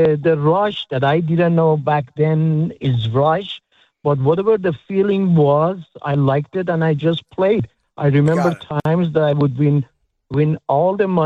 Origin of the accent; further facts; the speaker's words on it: Iran; moved away; I'm Persian.